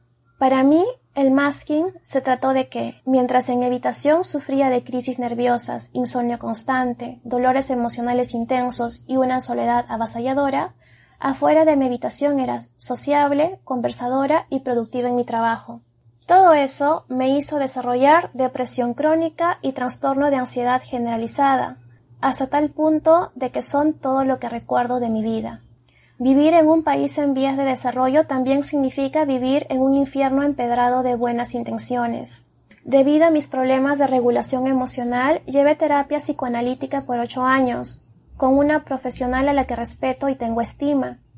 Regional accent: Peru; Soy peruana, tengo 31 años, estudié arquitectura

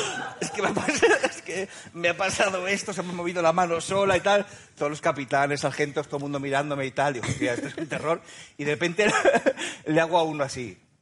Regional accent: Barcelona, Catalonia, Spain; born there; Y yo nací en Barcelona

